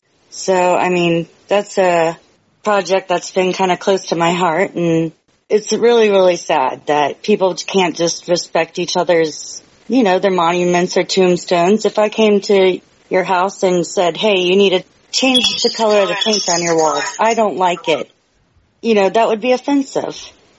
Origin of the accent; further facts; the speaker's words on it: the South, United States; now in St. Augustine, United States; I was raised in the South around them